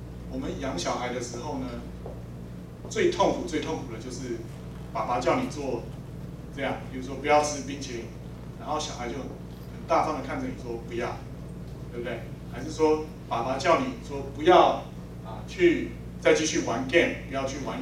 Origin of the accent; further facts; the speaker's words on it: China; 我们中国人是很有智慧的